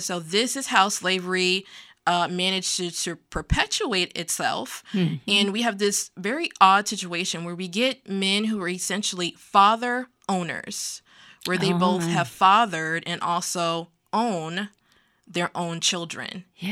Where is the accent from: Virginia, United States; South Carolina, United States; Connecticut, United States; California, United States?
Virginia, United States; I'm also Southerner. I'm from Virginia originally.